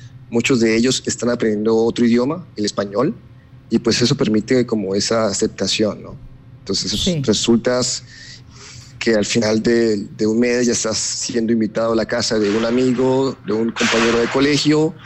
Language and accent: Spanish; Colombia; moved away as an adult; Yo creo que cuando yo salí de Colombia tenía apenas 20 años.